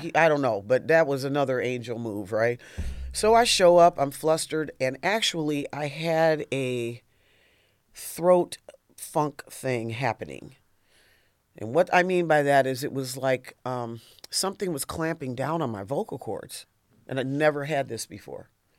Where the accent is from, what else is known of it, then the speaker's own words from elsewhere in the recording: Toledo, Ohio, United States; He was from Lima. I'm from Toledo, you know, da, da, da.